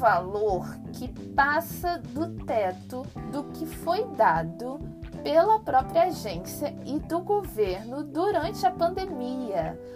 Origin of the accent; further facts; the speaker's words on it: Niterói, Rio de Janeiro, Brazil; como acontece lá na minha cidade natal, em Niterói